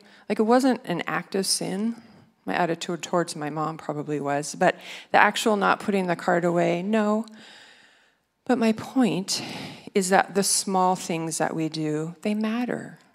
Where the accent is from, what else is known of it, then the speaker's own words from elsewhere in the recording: Midwest, United States; And I grew up in the Midwest, and it was hot in the summer